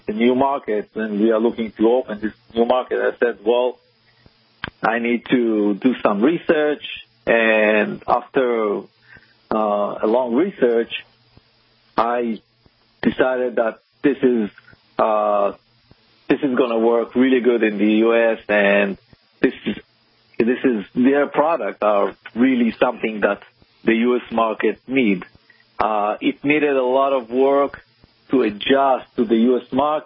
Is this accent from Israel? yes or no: yes; Israel; accent: Israeli; English is a second language; I'm originally from Israel, and you probably can hear it on my accent.